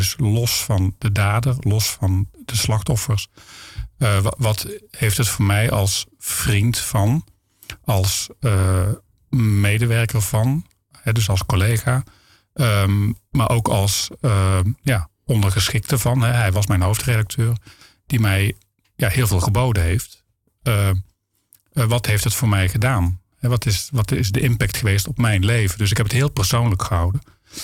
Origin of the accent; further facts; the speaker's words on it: Hoge Zwaluwe, North Brabant, Netherlands; ik kom uit Hoge Zwaluwe.